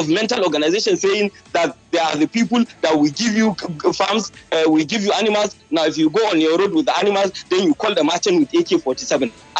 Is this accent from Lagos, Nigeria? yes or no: no; Bauchi, Nigeria; No, because I'm from Bauchi. I worked in Bauchi.